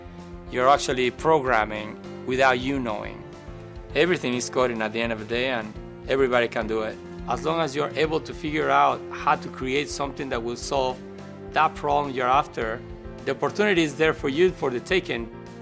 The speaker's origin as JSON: {"language": "English", "region": "Mexico City", "country": "Mexico", "tie": "born or raised there", "said": "I grew up in Mexico City. It was hard. We lived in a pretty tough neighborhood."}